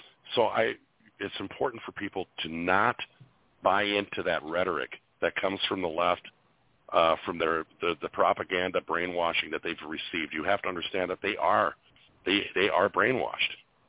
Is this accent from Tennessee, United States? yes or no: no; Minnesota, United States; so I'm from Minnesota, and I know St. Paul.